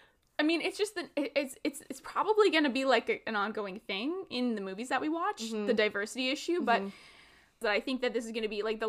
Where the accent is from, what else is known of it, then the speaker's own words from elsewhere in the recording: Canada; we're both Canadian.